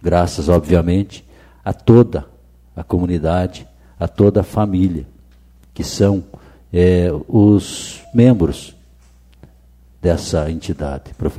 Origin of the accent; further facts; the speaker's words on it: Brazil; obviamente eu sou brasileiro, esse é o meu país